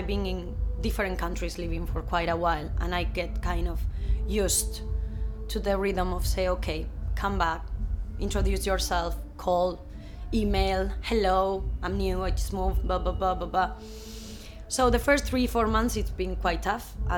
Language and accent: English; Vitoria, Basque Country, Spain; English is a second language; Yeah, I'm originally from Basque Country, that is the north of Spain. And Vitoria, where I live, it's a tiny city that I love